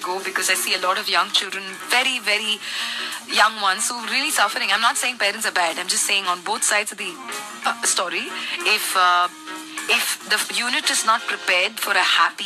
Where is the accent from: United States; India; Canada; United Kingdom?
India; All of this is a big part of how, as an Indian society, we've evolved, at least in the last decade or so.